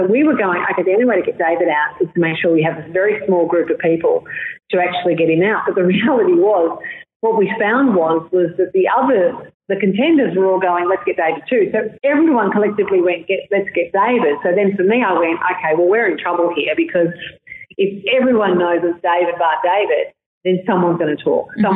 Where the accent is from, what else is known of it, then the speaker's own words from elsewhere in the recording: Boronia, Victoria, Australia; I was brought up in Boronia, which is the eastern suburbs of Melbourne, which is kind of, it was fairly rough.